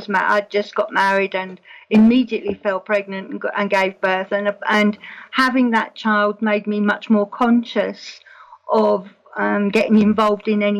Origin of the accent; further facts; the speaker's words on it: London, United Kingdom; I was born in London. And immediately at the back of my house was a bomb crater. And that's where I played when I was a child.